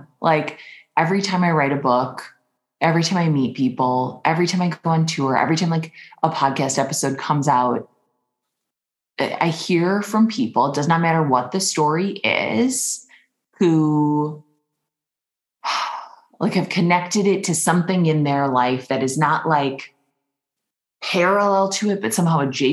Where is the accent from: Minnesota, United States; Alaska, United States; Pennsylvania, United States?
Minnesota, United States; I'm from Minnesota. It's just a joke.